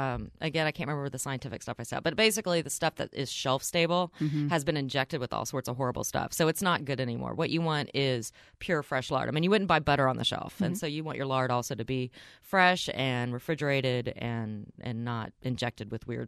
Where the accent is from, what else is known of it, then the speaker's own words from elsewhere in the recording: Dallas, Texas, United States; also born or lived in Houston / Austin; now in New York, United States; because I grew up in Dallas and in Houston, mm-hmm. and then I spent some time in Austin. And so my when I moved to New York, my experience was pretty much limited to those three locations.